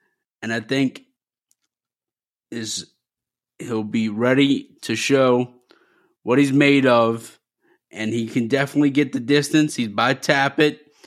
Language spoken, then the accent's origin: English; Louisiana, United States; Then they brought him here to my home state of Louisiana and brought him to the Louisiana Derby.